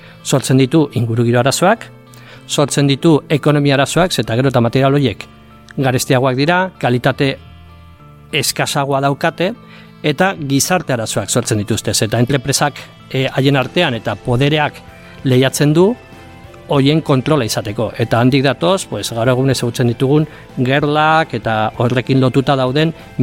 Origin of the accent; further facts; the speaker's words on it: Pamplona, Navarre, Spain; Iruñekoa naiz, eta azkenengo 25 urte saritu izan naiz irakasle bezala Nafarroko Unibertsitate Publikoan.